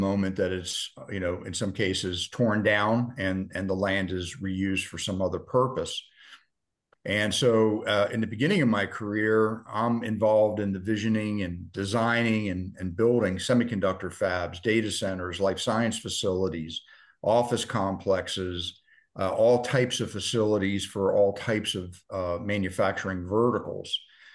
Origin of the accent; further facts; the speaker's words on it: New Jersey, United States; I was born and raised in South Jersey